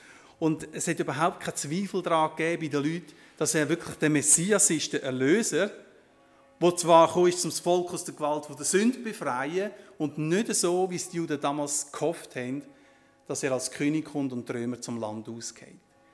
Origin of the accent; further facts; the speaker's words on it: Switzerland; Oder ist im Himmel auch so ein Bankgeheimnis wie bei uns in der Schweiz?